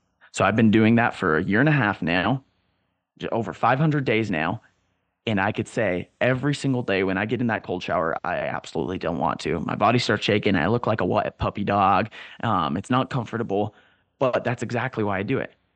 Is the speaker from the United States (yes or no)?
yes; California, United States; I'm from Southern California. So growing up, my high school, I was one of the minorities being white over there. I was decently close to the border.